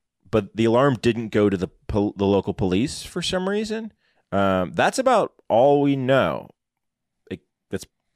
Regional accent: Virginia, United States; Like, we grew up in Northern Virginia. There's lots of unmarked buildings there, right?

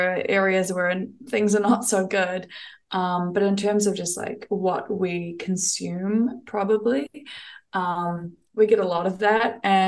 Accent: Auckland, New Zealand; I grew up in Aotearoa, New Zealand, and the city of Tamaki Makaurau or Auckland. It's probably the most populated. I mean, it is the most populated city in New Zealand, in a little suburb called Te Aritu, Te Aritu South.

